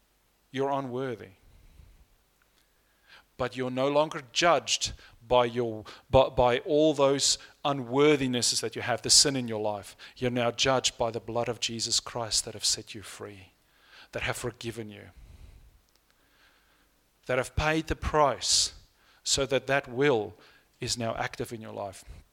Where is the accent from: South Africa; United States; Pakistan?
South Africa; first language Afrikaans; English is a second language; And I understand it's not difficult for me because Afrikaans is very much like that, which is my first language.